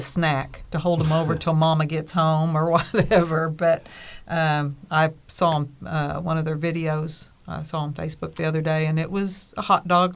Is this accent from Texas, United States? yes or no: yes; Fort Worth, Texas, United States; We're from Fort Worth, and we brought diapers.